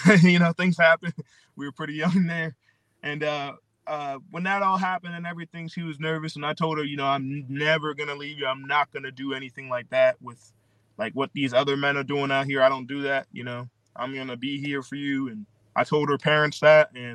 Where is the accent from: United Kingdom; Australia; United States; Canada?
United States; Philadelphia, Pennsylvania; And I'm like, oh, no, I'm from Pennsylvania. Philadelphia.